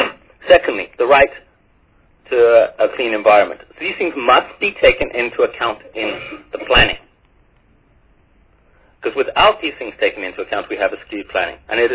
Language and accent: English; Johannesburg, Gauteng, South Africa; We are from Johannesburg, by the way. We've come all the way from Johannesburg to make public presentation here.